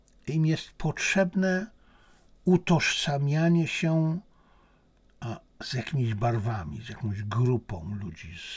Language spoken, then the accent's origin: Polish; Zabrze, Silesian Voivodeship, Poland; sam się urodziłem, wychowałem w Zabrzu.